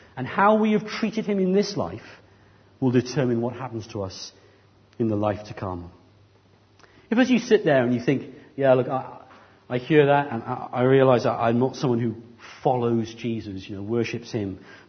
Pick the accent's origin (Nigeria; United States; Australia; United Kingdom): United Kingdom; Abergavenny, Wales; I remember I grew up in Abergavenny, a small town about 30 miles or so from here.